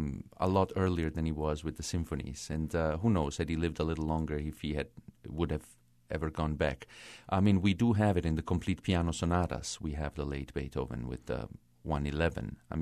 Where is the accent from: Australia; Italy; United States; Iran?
Italy; Foggia, Apulia; English is a second language; I was born and raised in Italy. I did all my studies in Italy, and I was born in southern Italy in the city of Foggia.